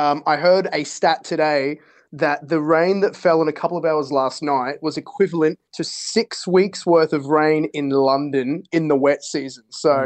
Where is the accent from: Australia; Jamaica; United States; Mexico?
Australia; Queensland; I grew up in Queensland, so you can imagine the tropical thunderstorms that hit up there